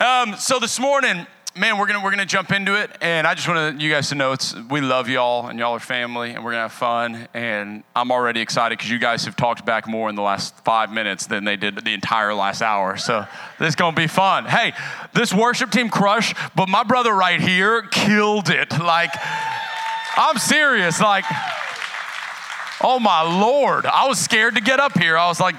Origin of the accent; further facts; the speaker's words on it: Lafayette, United States; I know when I said I'm from Lafayette, you said there's no way you're from Lafayette wearing those jeans. I promise, though, I am.